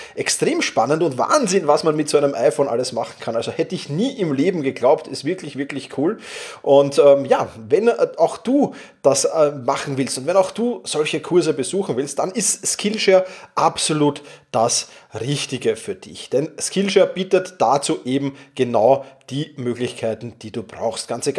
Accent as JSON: {"language": "German", "region": "Vienna", "country": "Austria", "said": "Wir sind ja beide aus Wien"}